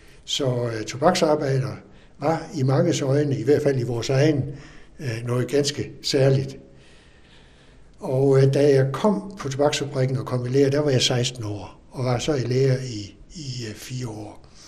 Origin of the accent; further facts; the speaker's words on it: Horsens, Central Denmark Region, Denmark; og jeg er født her i Horsens i 1938 i øvrigt. Jeg voksede op ude i den yderste del af det daværende Horsens Kommune, ude i noget af det hele Langelandsgade, som lå tæt op af Bækkelund